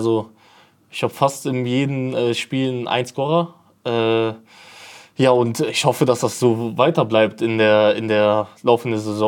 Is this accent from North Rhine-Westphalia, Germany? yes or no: yes; Cologne, North Rhine-Westphalia, Germany; now in Meppen, Germany; Also ich bin in Köln geboren, auch in Köln aufgewachsen.